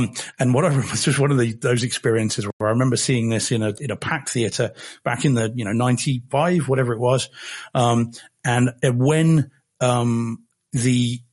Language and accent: English; New Zealand; Yeah, as a Kiwi, always.